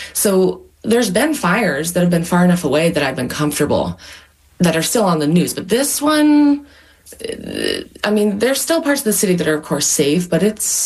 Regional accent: Washington, United States; And for me, I'm from Washington and I'm from the west side of Washington. I don't know about fires.

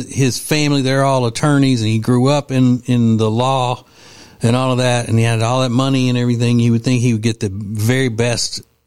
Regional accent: Louisiana, United States; there's a U.S. senator from my home state of Louisiana

